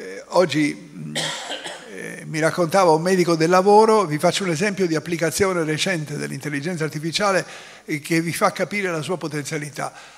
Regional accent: Sicily, Italy; io sono siciliano

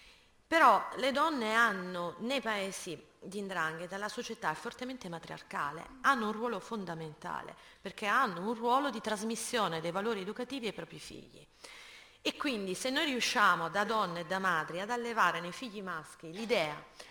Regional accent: Rosarno, Calabria, Italy; lo dico da privilegiata, da chi ha fatto le scuole pubbliche a Rosarno

